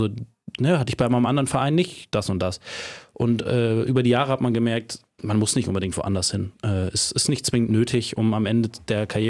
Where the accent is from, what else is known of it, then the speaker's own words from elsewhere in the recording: Emsdetten, North Rhine-Westphalia, Germany; also born or lived in Steinfurt; mein ganzes Leben in Emstetten gewohnt